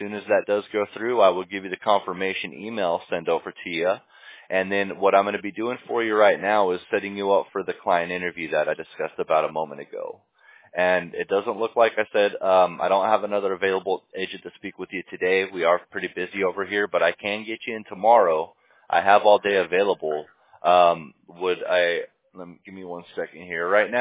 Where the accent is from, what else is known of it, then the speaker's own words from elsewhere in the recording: Fullerton, California, United States; But I'm born and raised in California, born in a city called Fullerton. So I mean, I've never left California.